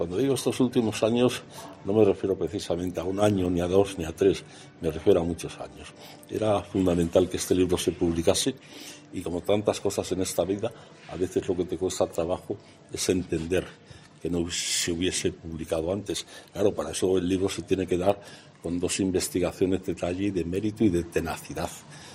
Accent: Béjar, Castile and León, Spain; insisto, en mi pueblo, en Béjar

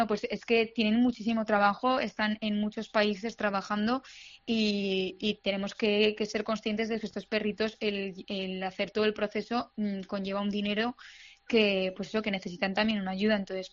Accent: Zaragoza, Aragon, Spain; ella es de Murcia y yo soy de Zaragoza.

